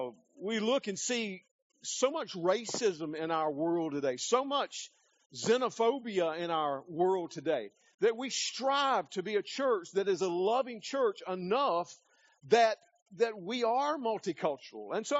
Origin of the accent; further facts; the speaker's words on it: South Carolina, United States; I come from South Carolina. They were the very first state to secede from the Union.